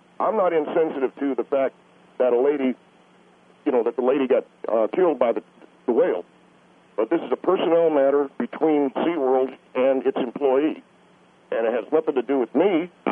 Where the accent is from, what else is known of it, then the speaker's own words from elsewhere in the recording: Corona, California, United States; Ma'am, I come from Corona, California, which is near Los Angeles